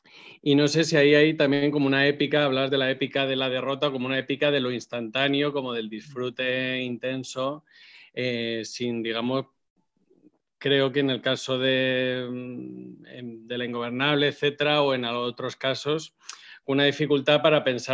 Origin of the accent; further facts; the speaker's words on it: Madrid, Community of Madrid, Spain; Bueno, yo soy de Madrid